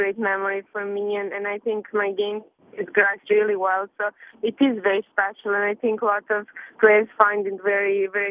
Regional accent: Serbia; English is a second language; growing up in Serbia, the tennis wasn't as sport

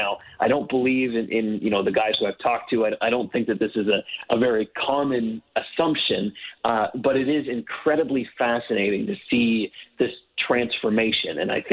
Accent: Canada; and I'm a Canadian writer

